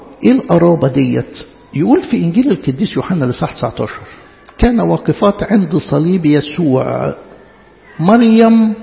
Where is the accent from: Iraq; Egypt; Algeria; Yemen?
Egypt; Upper Egypt; احنا عندنا في الصعيد يعني معروف يعني الناس الكبيره فينا مثلا يشوف ابن عم يقول لك اخوي